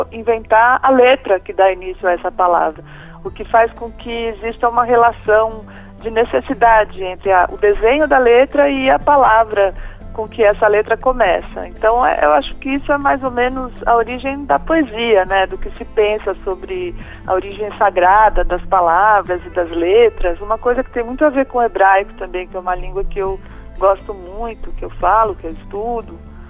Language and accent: Portuguese; São Paulo, Brazil; born there; Eu nasci praticamente numa Babel, porque eu sou judia. Eu nasci no bairro judeu do Bom Retiro, aqui em São Paulo, onde se falavam muitas línguas. Meus pais são refugiados de guerra.